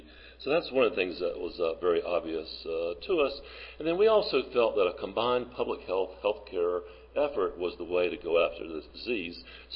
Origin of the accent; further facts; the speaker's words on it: North Carolina, United States; I'm from North Carolina.